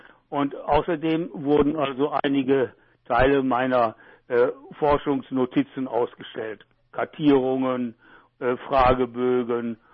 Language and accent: German; Elbing, Warmian-Masurian Voivodeship, Poland; born there; ich wurde im Januar 1942 in Elbing in Westpreußen geboren.